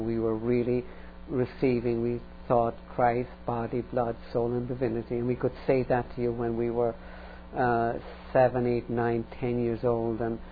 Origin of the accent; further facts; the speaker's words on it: Dublin, Leinster, Ireland; it's a total contrast of my own growing up in Dublin